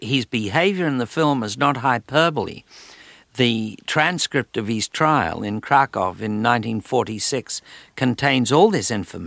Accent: Australia; It began with buying a briefcase and all the contingencies of travel and of being an Australian and having a shonky credit card and all the rest of it.

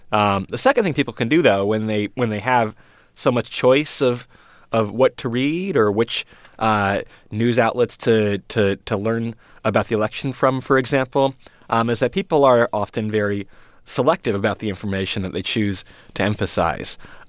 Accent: Michigan, United States; I grew up in Michigan.

